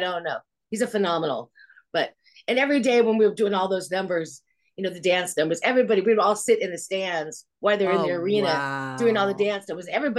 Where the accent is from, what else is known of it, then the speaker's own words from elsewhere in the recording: Los Angeles, California, United States; I'm from Los Angeles originally.